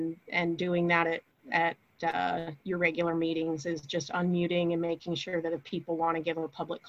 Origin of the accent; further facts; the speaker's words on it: Black Diamond, Washington, United States; now in Bellevue, United States; I grew up in Black Diamond and I live in Bellevue.